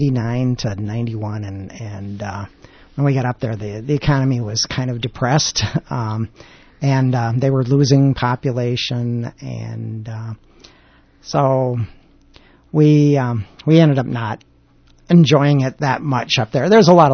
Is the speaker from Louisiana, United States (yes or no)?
no; Cold Spring, Minnesota, United States; I was from I grew up in Cold Spring, and I had family.